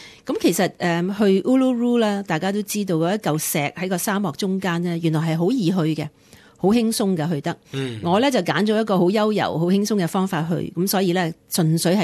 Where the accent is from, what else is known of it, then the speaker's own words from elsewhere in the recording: Australia; 咁我喺澳洲住咗咁多年，身为澳洲人都未去过